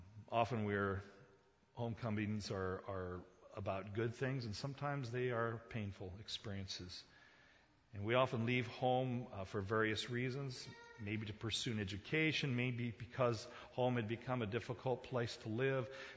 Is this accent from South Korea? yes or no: yes; South Korea; now when I was a child growing up in Korea, we had this big stone wall that surrounded our compound.